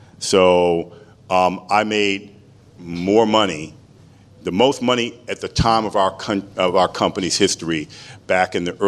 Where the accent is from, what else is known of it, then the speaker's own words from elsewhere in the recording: Washington, District of Columbia, United States; and Washington, D.C. is my hometown.